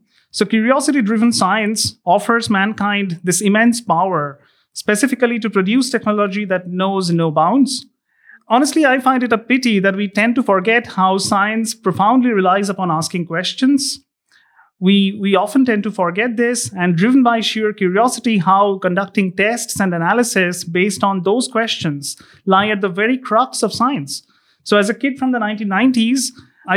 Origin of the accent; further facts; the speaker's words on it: Kolkata, West Bengal, India; growing up in Calcutta in the 90s in India, Calcutta, during my early years